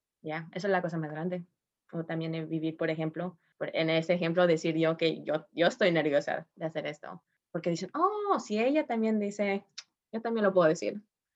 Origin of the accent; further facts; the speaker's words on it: Texas, United States; born there; mis papás son de la Ciudad de México, yo soy nacida en Texas.